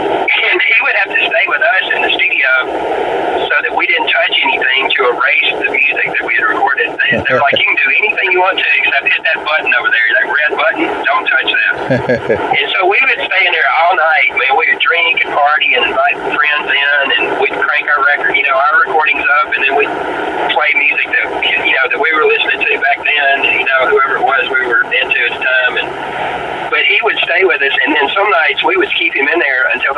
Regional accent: Memphis, Tennessee, United States; We love Stax and everything growing up in Memphis.

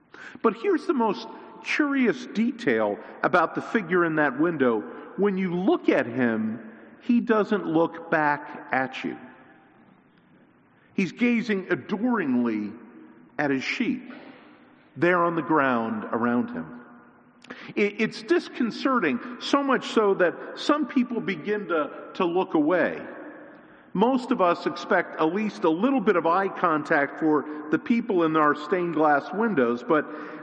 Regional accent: Catasauqua, Pennsylvania, United States; Church was in the community next to my hometown. It was a town called Catasauqua.

